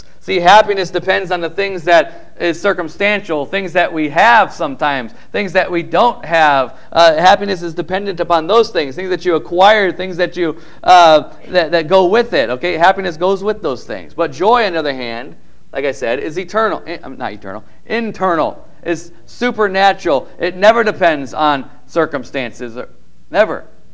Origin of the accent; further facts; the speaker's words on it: Midwest, United States; but I was from the Midwest, so this is kind of normal, not normal for me.